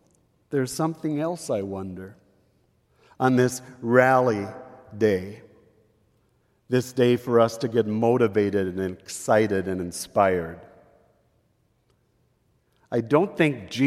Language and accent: English; Williston, North Dakota, United States; I grew up in Williston, North Dakota. My parents were both born and raised on farms south of Crosby. And so the northwestern part of the state is kind of my home.